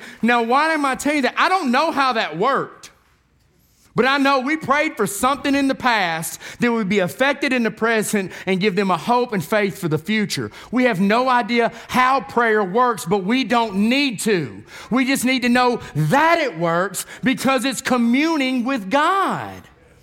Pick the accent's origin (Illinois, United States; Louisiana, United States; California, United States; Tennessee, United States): Tennessee, United States; We're from Tennessee, okay?